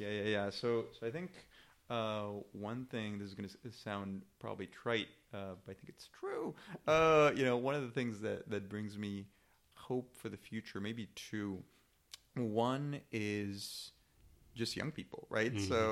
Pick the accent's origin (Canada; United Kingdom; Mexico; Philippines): Mexico; now in United States; I'm originally from Mexico, but I think I'm very American in this respect.